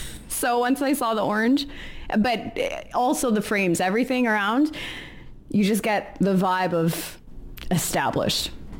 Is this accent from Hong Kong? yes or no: no; Scarborough, Ontario, Canada; born there; I was born in Scarborough and I lived there for a couple of years with my parents, my young brother, and it was great. My parents are from Trinidad and Tobago. We were surrounded by a lot of Caribbean immigrants in Scarborough.